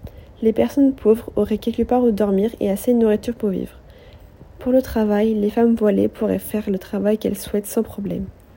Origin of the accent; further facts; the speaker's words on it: Montpellier, Occitanie, France; born there; Je suis née à Montpellier, près de la mer, et ma petite sœur est née à Montélimar 2 ans après. On a beaucoup déménagé jusqu'à mes 10 ans